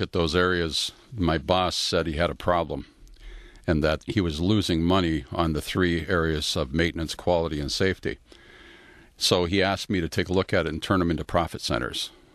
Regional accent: Windsor, Ontario, Canada; I was born in Windsor, Ontario, grew up in South Walkerville, and went to high school and grade school in Windsor, and then traveled around after I graduated out of high school.

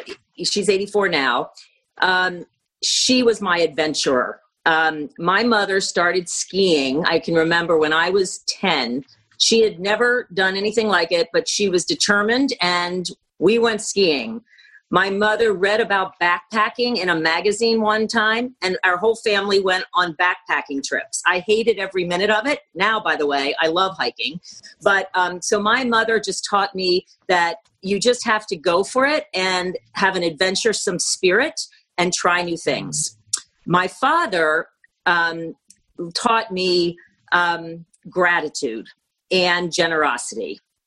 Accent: Lancaster, Pennsylvania, United States; I was raised in Lancaster, PA, in a kind of a small town, a very conservative town

